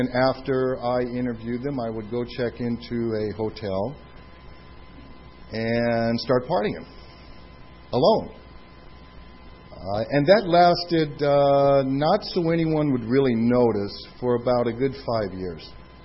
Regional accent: San Diego, California, United States; My history is I'm here from San Diego, born and raised here, went to high school here, went to college down in Louisiana

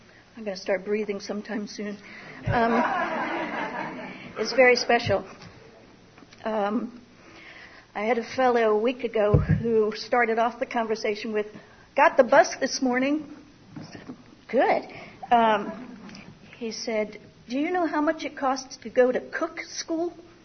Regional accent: Pennsylvania, United States; born there; I was born in Pennsylvania. I'm one of six children.

